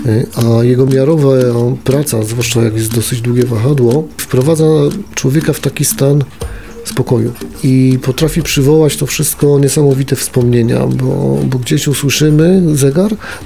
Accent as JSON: {"language": "Polish", "town": "Piotrków Trybunalski", "region": "Łódź Voivodeship", "country": "Poland", "tie": "born or raised there", "said": "wychowałem się w Piotrkowie, tam się urodziłem. Zawsze pełno starych kamienic i pełno ciekawostek."}